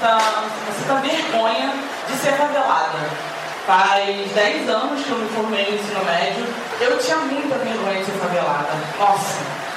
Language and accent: Portuguese; Rio de Janeiro, Brazil; também sou favelada, não aqui na Maré, eu sou do São José Operário, na Praça Seca